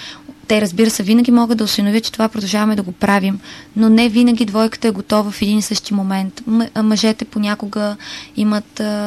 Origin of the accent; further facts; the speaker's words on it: Plovdiv, Plovdiv Province, Bulgaria; ме е срам да казвам, че съм от Пловдив